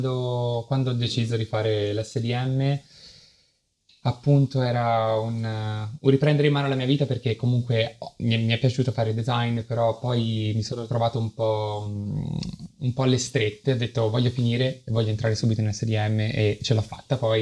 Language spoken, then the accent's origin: Italian; Pisa, Tuscany, Italy; born there; Sono nata a Pisa, ma non ci ho mai vissuto.